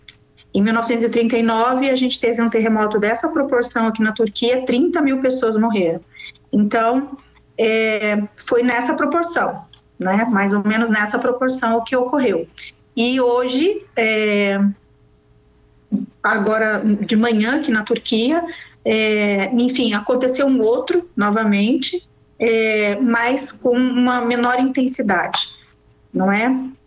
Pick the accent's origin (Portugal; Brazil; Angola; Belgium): Brazil; now in Turkey; eu sendo brasileira, então a gente não desiste nunca, né? A gente fica aqui e aprende com os turcos a superar, né?